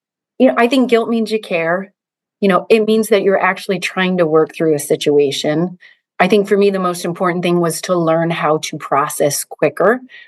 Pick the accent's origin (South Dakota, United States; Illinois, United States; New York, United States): Illinois, United States; Rockford; I was born and raised in Illinois, Rockford, Illinois, and Milwaukee is super close.